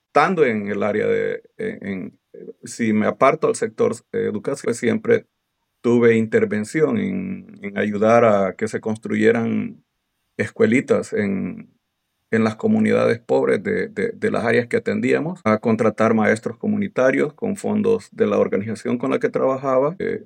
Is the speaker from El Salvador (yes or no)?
yes; El Salvador; now in Texas, United States; En mi pueblo habían dos opciones, o ser maestro o ser soldado.